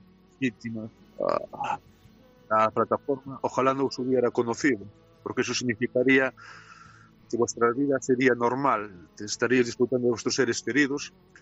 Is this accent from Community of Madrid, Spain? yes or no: no; Galicia, Spain; como los gallegos guardamos todo para adentro.